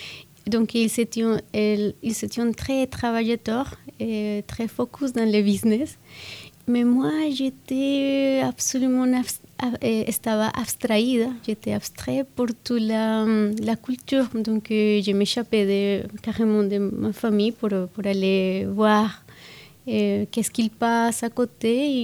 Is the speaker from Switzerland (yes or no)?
no; Venezuela; French is a second language; also born or lived in Colombia; Je suis née à la Colombie, mais depuis de très très petite, mon famille a fait la première migration au Venezuela.